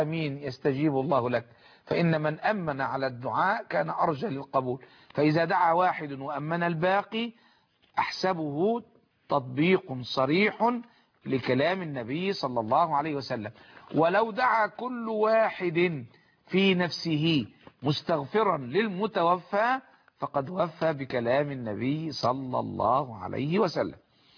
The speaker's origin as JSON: {"language": "Arabic", "country": "Egypt", "said": "أرى بلدي مصر بلا انحراف وبلا خطأ،"}